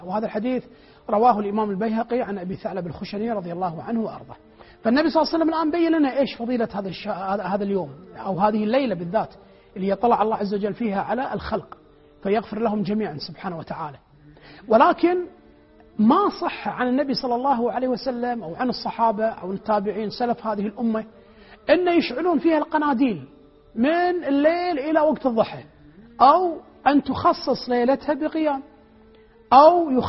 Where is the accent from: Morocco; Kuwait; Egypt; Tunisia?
Kuwait; عندنا في الكويت كلمة تسمى ناصفوه. ناصفوه هي الكلمة الشعبية الكويتية